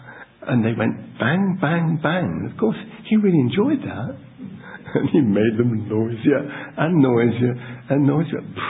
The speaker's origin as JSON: {"language": "English", "town": "Plymouth", "region": "South West England", "country": "United Kingdom", "tie": "born or raised there", "said": "When we were young, Mary and I, growing up in Plymouth"}